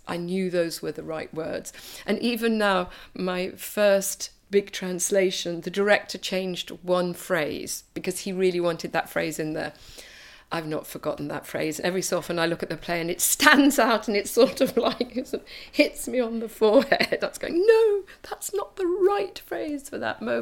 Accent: United Kingdom; also born or lived in Germany; I realised after completing my training that I wanted to come back to the UK and work in my mother tongue.

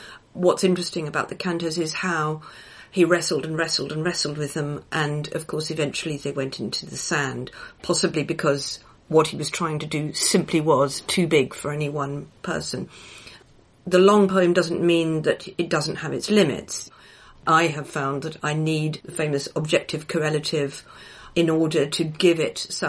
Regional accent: Greenwich, London, United Kingdom; As a child, I grew up near Greenwich

